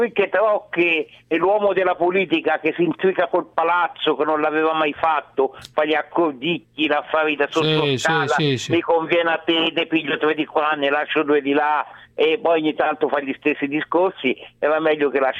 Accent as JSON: {"language": "Italian", "region": "Tuscany", "country": "Italy", "said": "E io sono toscano, della Toscana meridionale"}